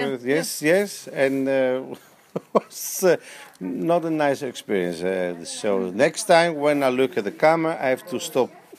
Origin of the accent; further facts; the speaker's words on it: Palermo, Sicily, Italy; now in Netherlands; I come from Italy, Sicily, Palermo.